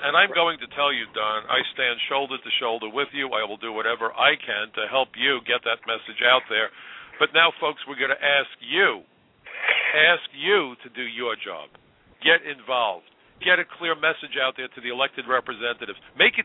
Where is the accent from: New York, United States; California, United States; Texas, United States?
New York, United States; New York City; I'm a New Yorker. I live in the most ethnically diverse city probably in the world.